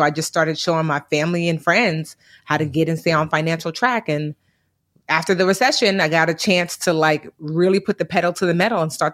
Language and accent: English; New Jersey, United States; I was born and raised, well, born in Newark, New Jersey. Shout out to Brick City. Okay. Hey. But I was raised all over Jersey. So I'm a true Jersey girl and I'm back in Newark living now.